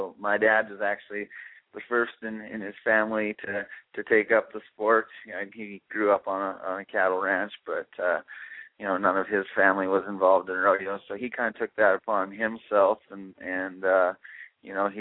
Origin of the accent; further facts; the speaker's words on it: Prince Albert, Saskatchewan, Canada; up here in Prince Albert for my hometown